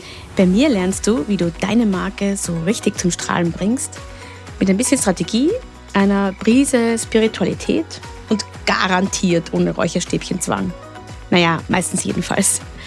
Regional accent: Klosterneuburg, Lower Austria, Austria; Meine Wurzeln aber, wie gesagt, habe ich in Klosterneuburg, in dieser kleinen Weinstadt bei Wien, wo ich aufgewachsen bin und wo auch meine Familie lebt.

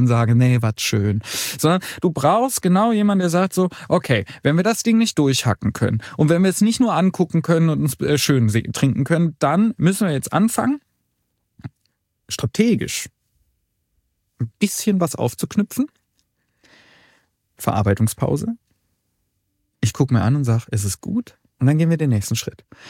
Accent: Baden-Württemberg, Germany; now in North Rhine-Westphalia, Germany; ich komme nicht aus NRW ursprünglich, ich komme aus Baden-Württemberg, ich bin hierher gekommen

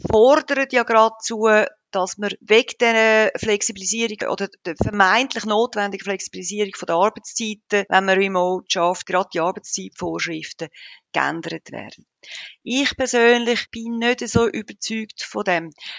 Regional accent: Switzerland; wir als Schweizer können nicht einfach in Bali am Strand arbeiten.

